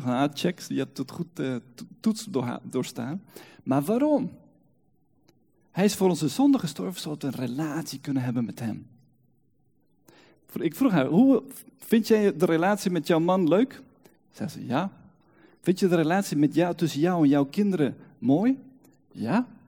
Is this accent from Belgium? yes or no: no; Colombia; toen legde ik uit, ik ben in Colombia opgegroeid.